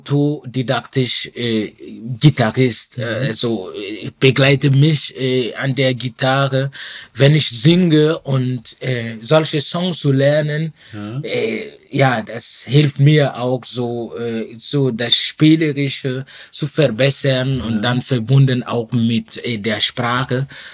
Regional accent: Burkina Faso; first language Mooré; German is a second language; dann spreche ich Moré, meine Muttersprache, Französisch als Amtssprache in Burkina Faso und Deutsch.

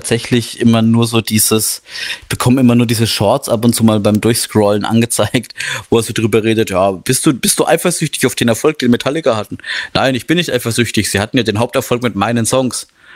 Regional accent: Bavaria, Germany; wenn man daherkommt, wo ich herkomme, ist fränkisches Bier schon auch eine heftige Hymne

